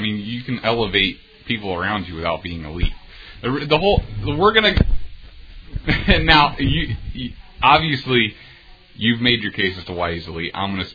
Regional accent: New Jersey, United States; Well, yeah. I mean, I'm from South Jersey. What do you want?

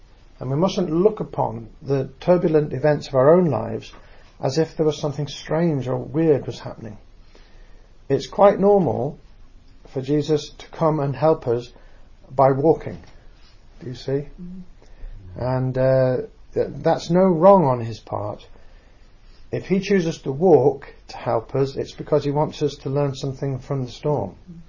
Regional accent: England, United Kingdom; I'm English and dry

